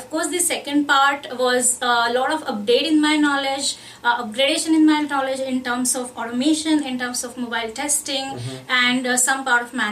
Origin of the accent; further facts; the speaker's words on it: Pune, Maharashtra, India; moved away as an adult; now in United States; I'm originally from India but living in USA since last 5 years now.